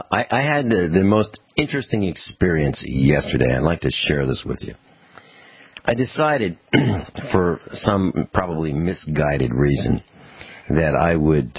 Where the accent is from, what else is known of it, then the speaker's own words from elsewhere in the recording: Virginia, United States; Maybe I have a foreign accent. Maybe it's because I'm from Virginia, not from here.